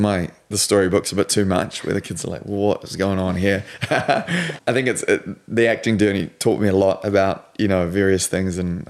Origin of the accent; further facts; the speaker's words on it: South Africa; we grew up Dutch Reformed in South Africa, and so we've come a long way since then.